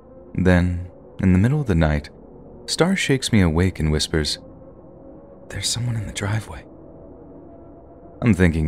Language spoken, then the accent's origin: English; California, United States; I grew up in Northern California in quite a poor rural area.